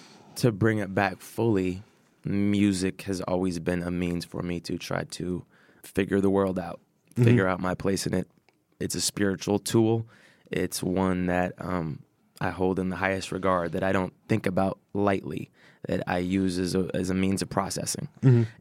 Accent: Seattle, Washington, United States; I grew up in Seattle, Washington, in like a middle to upper middle class home.

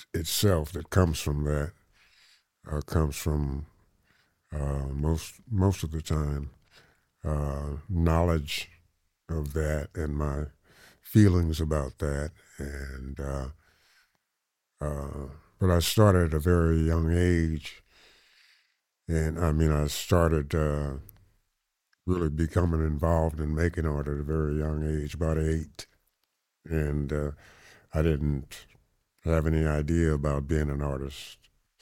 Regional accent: Atlanta, Texas, United States; born there; born in 1940 in Atlanta, Texas. And I'm 83.

